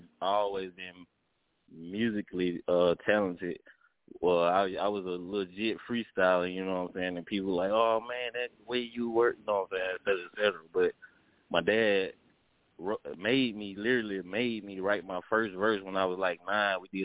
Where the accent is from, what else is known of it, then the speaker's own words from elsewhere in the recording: Eutaw, Alabama, United States; now in Birmingham, United States; I'm an upcoming rapper from Alabama. I'm originally from Utah, Alabama, which is called Greene County, but right now I currently live in Birmingham, Alabama.